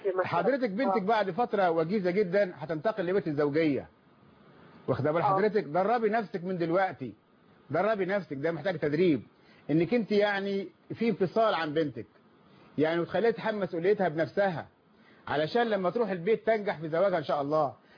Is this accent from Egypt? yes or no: yes; Egypt; انا مصري بشتغل في السعوديه